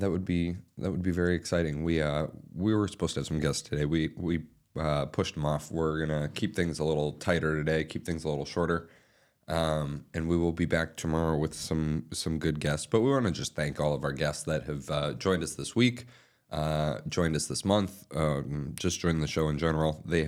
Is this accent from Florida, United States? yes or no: yes; Florida, United States; Growing up in South Florida, that's like a lot of what people do in order to try and extend their playing time as far as hockey goes